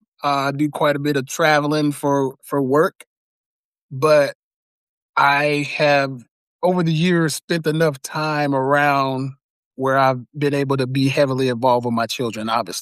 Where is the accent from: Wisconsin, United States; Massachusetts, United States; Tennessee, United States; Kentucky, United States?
Tennessee, United States; Memphis; So in a nutshell, I was never supposed to actually even live in Nebraska. What happened was, born and raised in Memphis, Tennessee, I had an uncle who was in the military